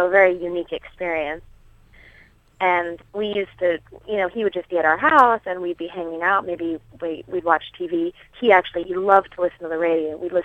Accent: Oklahoma, United States; But, you know, I'm from Oklahoma, and so I think feel more relaxed in a more Midwest or Southern environment than in the Northeast.

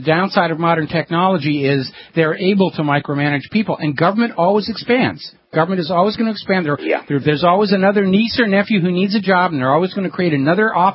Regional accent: New Hampshire, United States; I'm from New Hampshire originally.

